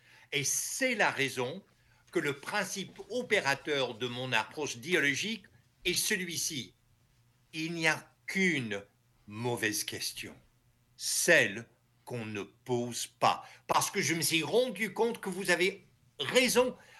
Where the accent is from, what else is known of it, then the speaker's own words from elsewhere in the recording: United States; En tant qu'Américain, je vais revenir sur cela.